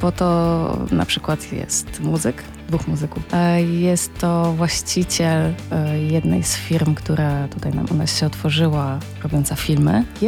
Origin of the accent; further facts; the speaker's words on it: Bydgoszcz, Kuyavian-Pomeranian Voivodeship, Poland; Pytając, skąd jestem, mówiłam, że z Bydgoszczy.